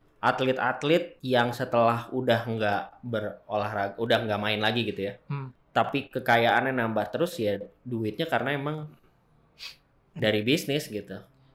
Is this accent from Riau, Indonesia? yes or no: no; Bandung, West Java, Indonesia; Gue orang Bandung, ya udah gue pendukung